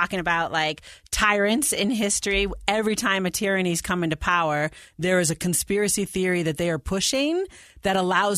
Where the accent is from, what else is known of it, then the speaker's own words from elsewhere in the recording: New York, United States; And I'm from New York, and we had had a Governor Cuomo